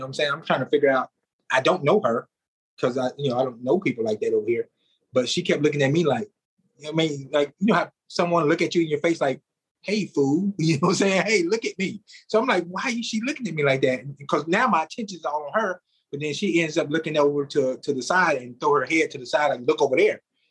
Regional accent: United States; she's Dominican, I'm American, so the culture's different.

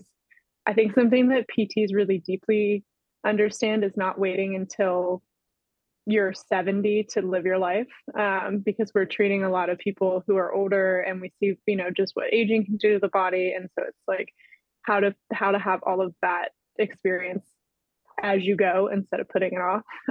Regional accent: Maryland, United States; I went to almost all of my schooling in Pennsylvania, and I'm originally from Maryland.

